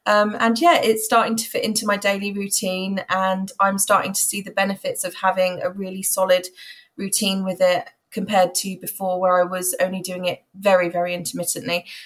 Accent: South East England, United Kingdom; I'm from Hampshire

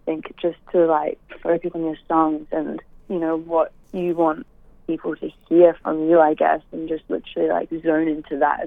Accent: Phuket, Thailand; I grew up in Phuket, which is an island off Thailand. I've spent like majority of my life, about 10 years, living in Phuket.

